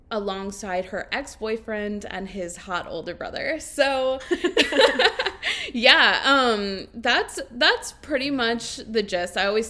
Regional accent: Louisiana, United States; for everybody listening. I'm from Louisiana.

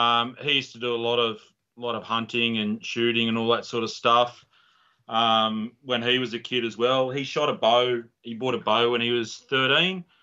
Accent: Tamworth, New South Wales, Australia; New South Wales, yeah.

